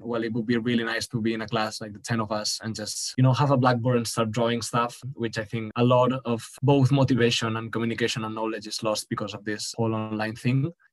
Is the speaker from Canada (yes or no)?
no; Barcelona, Catalonia, Spain; I'm just gonna pick one from my hometown, something that I feel the most attached to, and maybe it would be the Sant Pau Modernist Hospital in Barcelona.